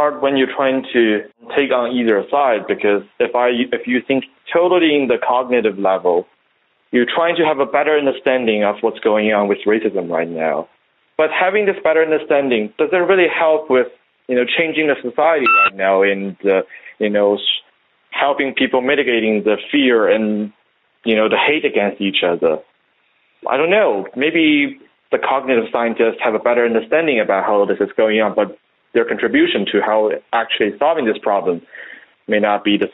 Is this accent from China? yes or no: yes; China; English is a second language; now in United States; I was educated here, but I don't totally agree with the thoughts here. And I was raised in China back there, but I also don't agree with their thoughts either.